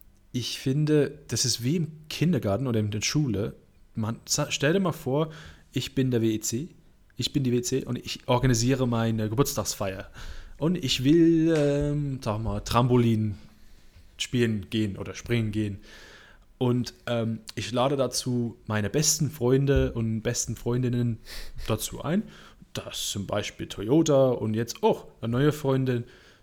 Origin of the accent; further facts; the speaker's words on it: United Kingdom; Also, ich finde, Aston Martin für mich spricht mich halt an als Brite, als Marke